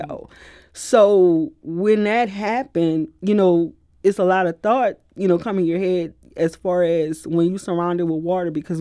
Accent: New Orleans, Louisiana, United States; So I'm from New Orleans, Louisiana. And in 2005, we experienced Hurricane Katrina, which flooded the city.

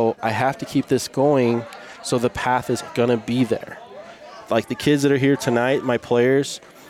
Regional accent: St. Louis, Missouri, United States; born and raised in South St. Louis, Mexican-Italian, Latino, really proud of my heritage

